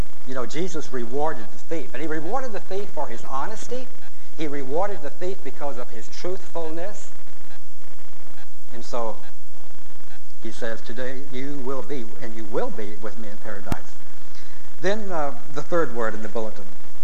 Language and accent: English; Louisiana, United States; I came from Louisiana, but I lost my accent when I moved out to California.